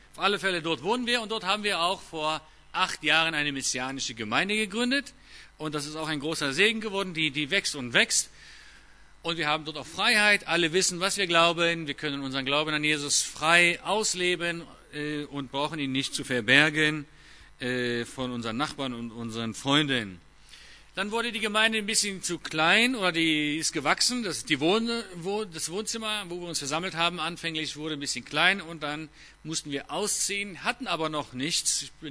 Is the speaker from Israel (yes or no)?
yes; Israel; also born or lived in Düsseldorf, Germany; Ich bin eigentlich in Düsseldorf geboren, aber seit meinem 11. Lebensjahr lebe ich in Israel und bin dort aufgewachsen. Wir wohnen in einem Ort, der ein bisschen anders aussieht, auch ein bisschen anderes Klima hat als hier. Das ist Maale Adumim